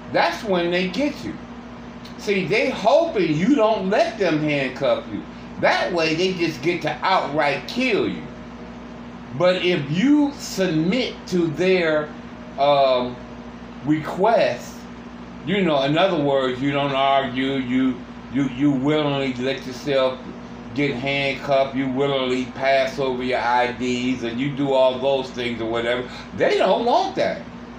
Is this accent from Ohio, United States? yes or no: yes; Cleveland, Ohio, United States; I have not only been brutalized in my home state and city, which is Cleveland, Ohio